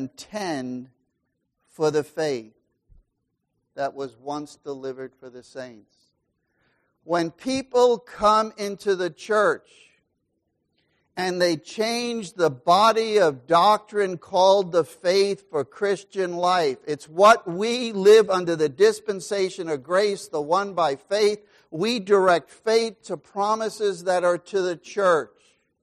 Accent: New York, United States; now in Portland, United States; This was another thing that was hard for me when I came from New York to out here is how politically correct the thinking is on the West Coast.

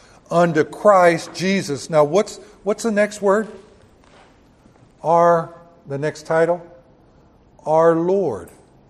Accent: the South, United States; Well, I grew up in the South where, where they made their own rules, not by biblical rules, okay?

